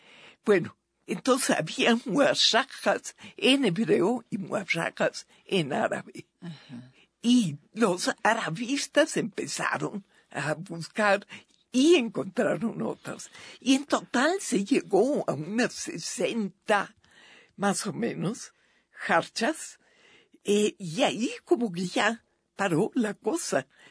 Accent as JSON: {"language": "Spanish", "country": "Mexico", "said": "Pues yo soy mexicana realmente, ¿no?"}